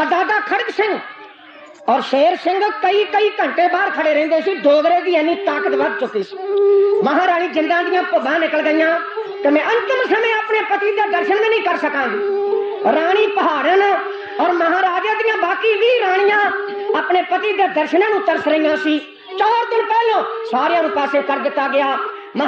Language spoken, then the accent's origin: Punjabi; Punjab, India; moved away; ਅਸੀਂ ਪੰਜਾਬ ਤੋਂ 5-6 ਹਜ਼ਾਰ ਮੀਲ ਦੂਰ ਆਏ ਹਾਂ